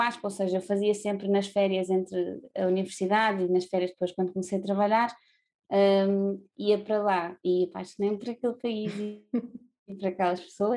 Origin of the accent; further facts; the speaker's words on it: Figueira da Foz, Coimbra, Portugal; eu nasci na Figueira da Foz, vivi na Figueira da Foz toda a vida, sempre tive muito, quando fui estudar psicologia na Universidade de Coimbra e a partir daí pronto, vivia lá, vim de cá muitas vezes